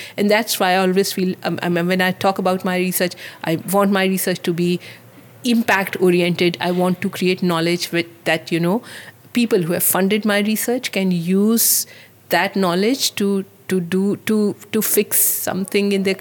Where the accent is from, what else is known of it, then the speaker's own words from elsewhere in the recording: Pakistan; now in Leicester, United Kingdom; I come from, I'm from Pakistan, a middle-aged kind of woman.